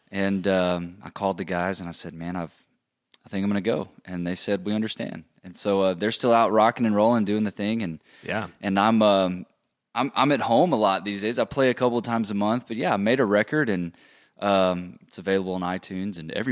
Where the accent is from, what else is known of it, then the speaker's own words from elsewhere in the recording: Mississippi, United States; this is the first time I'm from Mississippi.